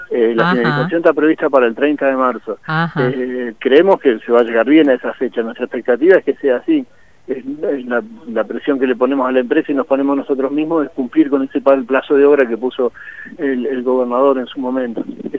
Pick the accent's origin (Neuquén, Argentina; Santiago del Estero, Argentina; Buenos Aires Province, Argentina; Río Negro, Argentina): Neuquén, Argentina; Zapala; Yo soy de Zapala, soy del pueblo